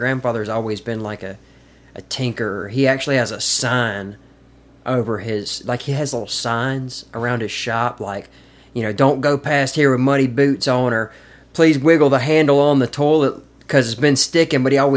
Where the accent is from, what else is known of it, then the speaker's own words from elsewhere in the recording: Caledonia, Mississippi, United States; Yeah, so I grew up in Caledonia.